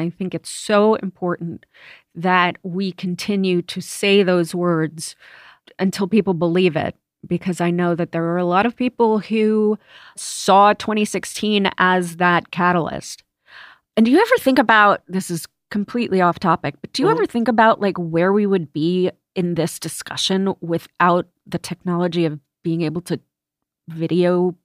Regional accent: New York City, New York, United States; And Bensonhurst.

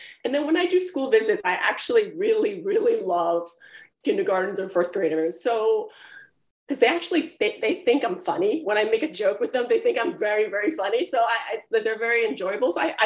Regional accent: Philadelphia, Pennsylvania, United States; also born or lived in Hong Kong; now in New York, United States; So I was born in Hong Kong, and I kind of grew up there until the age of 9. And then my family had immigrated to Philadelphia, Pennsylvania, where I grew up there with my sister, and then later my brother was born.

